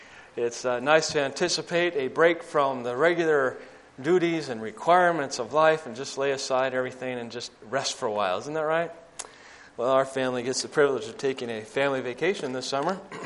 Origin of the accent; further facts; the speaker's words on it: California, United States; now in Elmira, United States; Even though I miss home, Southern California, my hometown is being beat up by fires and mudslides and all that stuff.